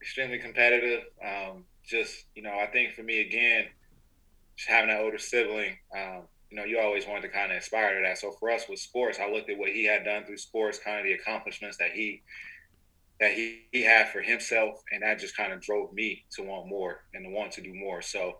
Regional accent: Emeryville, California, United States; also born or lived in Oakland / Antioch; So I grew up in, I was born in Oakland, grew up in Emeryville area. Then I moved out to Antioch, went to high school in Antioch, Deer Valley.

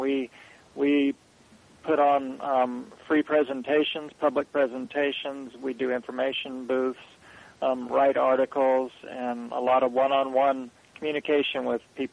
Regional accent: North Carolina, United States; Well, I grew up Protestant Methodist in North Carolina.

